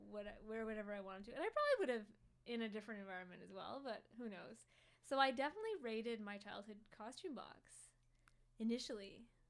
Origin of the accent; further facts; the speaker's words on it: Toronto, Ontario, Canada; also born or lived in Aurora, Ontario; Well, I was born in Toronto.